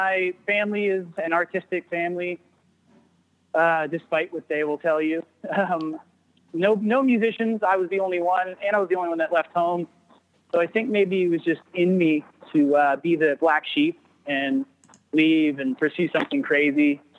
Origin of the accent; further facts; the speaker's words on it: Sarasota, Florida, United States; I'm originally from Florida, a small town called Sarasota, and I'm a musician.